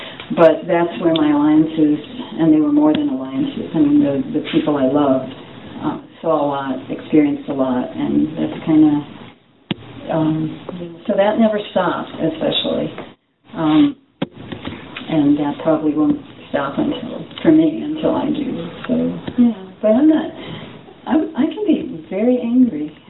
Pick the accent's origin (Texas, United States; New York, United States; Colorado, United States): New York, United States; I grew up in New York. I was the daughter of an immigrant and a first generation